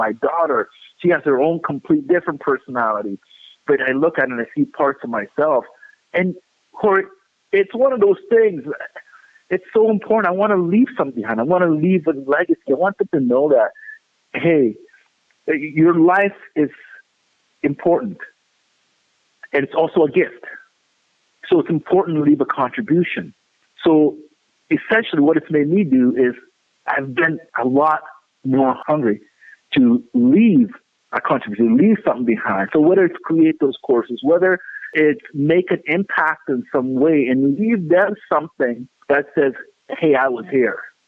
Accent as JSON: {"language": "English", "country": "Nigeria", "said": "I'm from Nigeria. I'm from the Igbo tribe."}